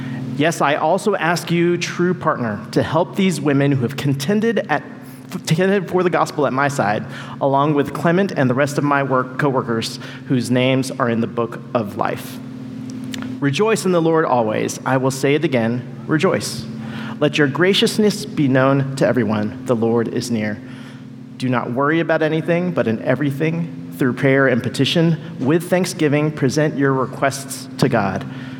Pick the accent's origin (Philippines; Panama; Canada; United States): Philippines; I'm excited to preach on Philippians because I'm Filipino.